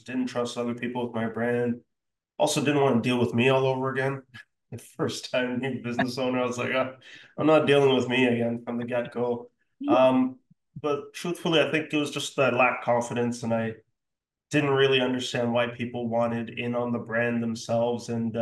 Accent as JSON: {"language": "English", "town": "Ottawa", "region": "Ontario", "country": "Canada", "tie": "born or raised there", "also_born_or_lived": "Montreal", "said": "I was raised in Ottawa, born in Montreal."}